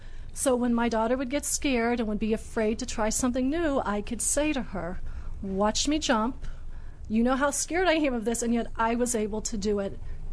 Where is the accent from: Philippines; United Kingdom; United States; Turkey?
United States; West Virginia; But one would think that growing up in West Virginia that I would be an outdoor person